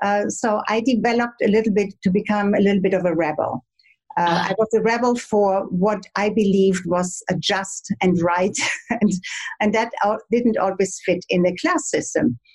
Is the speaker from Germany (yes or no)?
yes; Germany; accent: German; English is a second language; now in Bahamas; Okay. So I come from Germany. I guess you probably can hear this from my little German accent. It's not a very heavy one, but I still have it. I come from a very old, over 1,000-year-old aristocratic family in Germany. My father's line actually came from Venice.